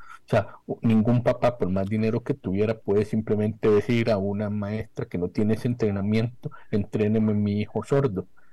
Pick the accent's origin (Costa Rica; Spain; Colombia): Costa Rica; bueno, yo soy costarricense, crecí acá.